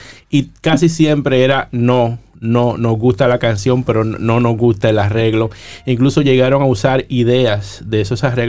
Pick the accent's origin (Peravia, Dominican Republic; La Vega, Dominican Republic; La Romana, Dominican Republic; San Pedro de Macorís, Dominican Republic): La Romana, Dominican Republic; also born or lived in Boston, United States; Entonces, cuando termino el colegio, me aceptan en Berkeley, me dan media beca y me voy. Entonces, estudié producción musical. Regreso a República Domin